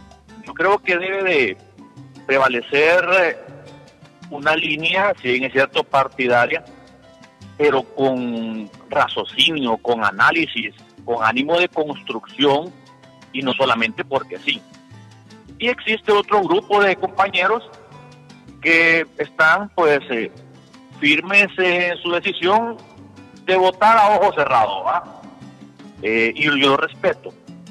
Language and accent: Spanish; Honduras; es un tema que deberemos nosotros de resolverlo como hondureños y como Congreso